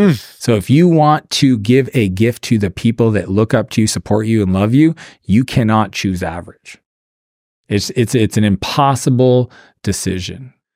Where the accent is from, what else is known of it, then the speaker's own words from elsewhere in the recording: East Coast, Canada; I'm Canadian. I grew up in the East Coast.